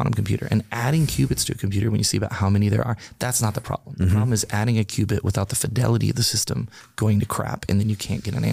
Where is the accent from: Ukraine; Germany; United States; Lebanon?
Germany; I grew up in Germany, a soccer ball.